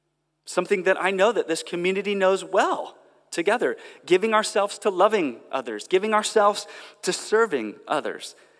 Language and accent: English; California, United States; moved away; as you can tell from the accent, I'm stepping into a different culture. I'm from America, and I'm from California, which is its own strange culture within America.